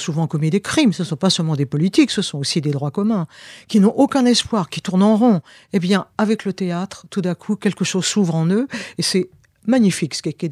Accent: Pays de la Loire, France; Mais dans mon enfance, dans la campagne où j'étais près d'Angers, j'ai pu connaître des gens, des vignerons, des femmes âgées.

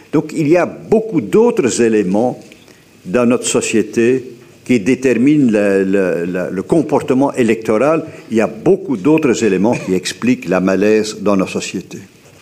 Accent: Flanders, Belgium; En tant que Flamand, en tant que Belge, je connais bien les Pays-Bas.

